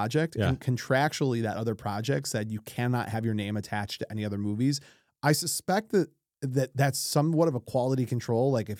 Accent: Midwest, United States; I was raised in the Midwest, and I was allowed to swear when I was like 2 years old.

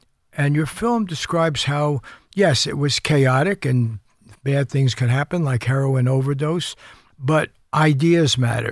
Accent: Bronx, New York, United States; when I was a kid growing up in the Bronx, we didn't have it in our neighborhood

